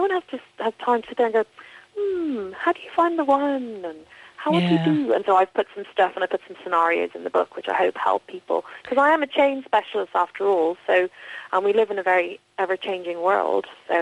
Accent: Ireland; moved away; also born or lived in London; I came from Ireland, which we all live quite suburbanly in Ireland, you know, and then I moved to Clapham

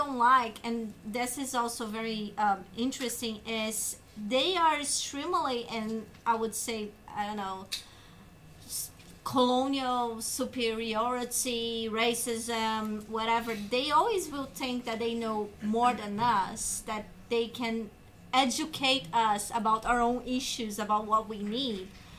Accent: Brazil; I'm actually from Brazil. So the fact that I am from Brazil, I studied politics in Latin America, and being from there

